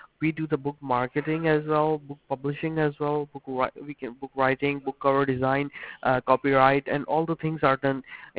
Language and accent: English; Houston, Texas, United States; No, I'm not from England. I'm from Houston.